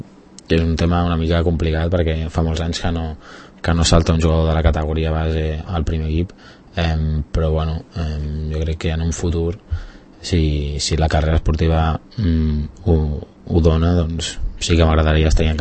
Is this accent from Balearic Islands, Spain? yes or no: no; Barcelona, Catalonia, Spain; jo soc de Barcelona, jo vaig néixer a Barcelona